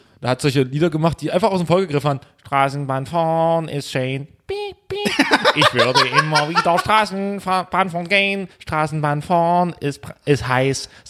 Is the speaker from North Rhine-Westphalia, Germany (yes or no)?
no; Saxony, Germany; Bei uns in Sachsen gibt es immer noch heute Steffen Lukas.